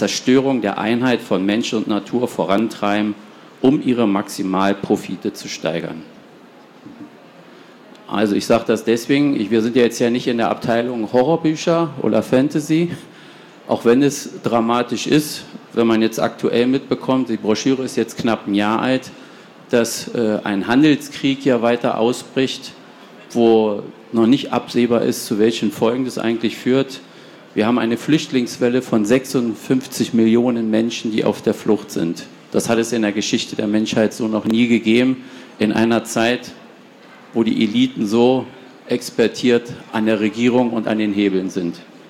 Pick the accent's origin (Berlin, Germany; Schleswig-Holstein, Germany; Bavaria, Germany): Berlin, Germany; Sie merken schon, ich komme aus Berlin, manchmal bricht es ein bisschen durch